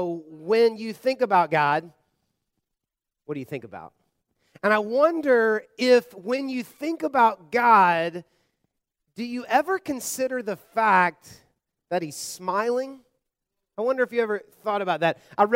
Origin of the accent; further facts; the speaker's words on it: the South, United States; I grew up kind of in the Bible Belt in the South where you were just taught that a lot was dependent on you